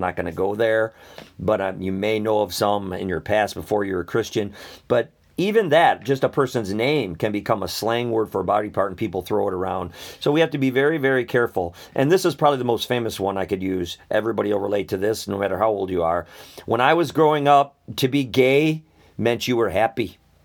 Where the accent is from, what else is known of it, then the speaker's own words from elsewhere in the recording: Midwest, United States; For me, growing up in the Midwest in America, that meant you were a homosexual